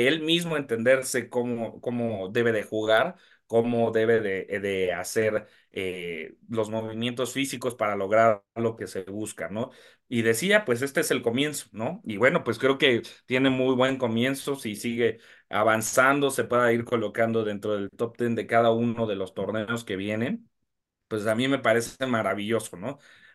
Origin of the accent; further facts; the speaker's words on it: Mexico; creo que obviamente como mexicanos